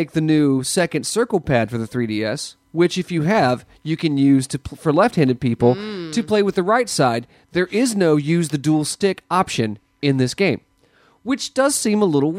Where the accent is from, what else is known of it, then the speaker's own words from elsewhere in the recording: North Carolina, United States; I'm from North Carolina, the heart of college basketball.